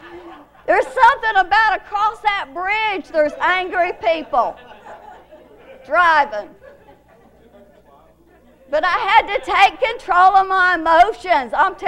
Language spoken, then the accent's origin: English; Columbus, Georgia, United States; now in Phenix City, United States; I was born and raised in Columbus. But I've been in Phoenix City so long that I haven't driven much in Columbus.